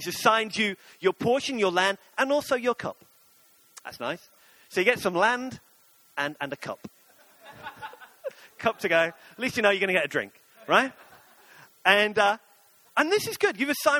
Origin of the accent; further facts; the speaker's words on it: Nottingham, East Midlands, United Kingdom; I lived in Nottingham. Two different homes over 24 years. The house that I grew up in, I spent most of my growing up in Nottingham. My mom still lives there.